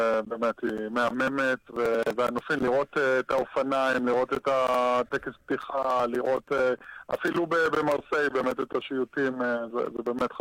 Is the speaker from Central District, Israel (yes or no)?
no; Ashkelon, Southern District, Israel; אני גדלתי באשקלון, אז אני מכיר את מה שנעשה באשקלון